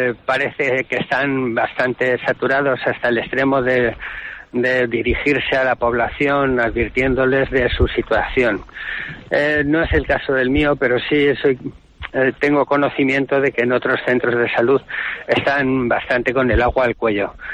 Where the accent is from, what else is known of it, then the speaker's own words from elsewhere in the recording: Spain; Somos españoles y tenemos una forma de relacionarnos